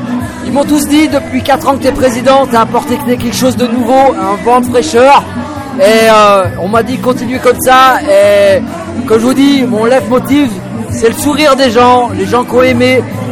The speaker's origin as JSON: {"language": "French", "town": "Charette", "country": "France", "said": "Je suis de Charette."}